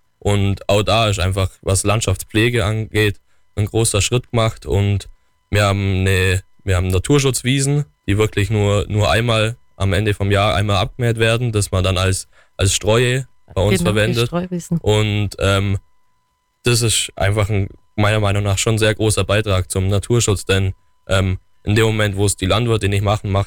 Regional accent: Bavaria, Germany; wo wir bei uns im Allgäu, wir füttern unsere Kühe hauptsächlich mit Gras

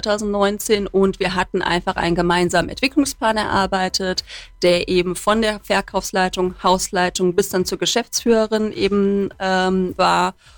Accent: Cologne, North Rhine-Westphalia, Germany; born there; now in Allgäu, Germany; ich bin gebürtige Kölnerin.

